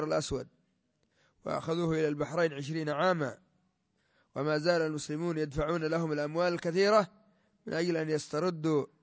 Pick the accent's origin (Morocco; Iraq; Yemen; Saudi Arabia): Yemen; هذا عندنا في اليمن